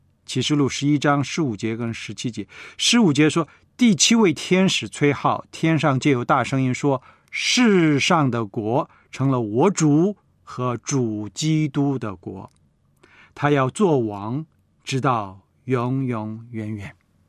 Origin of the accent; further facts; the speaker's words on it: China; 我们是中国人，我们也是天国的子民